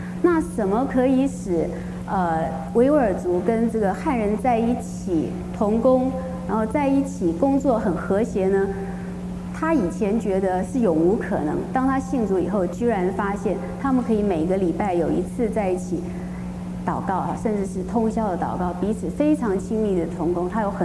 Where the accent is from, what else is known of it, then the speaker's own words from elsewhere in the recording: Taiwan; 尤其是我是从台湾来的，我特别感受得到